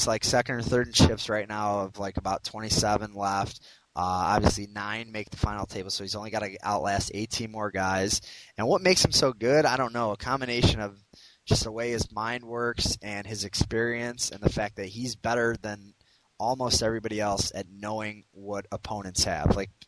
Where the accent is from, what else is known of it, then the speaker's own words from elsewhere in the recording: Cleveland, Ohio, United States; I said I am from Cleveland. I read The Plain Dealer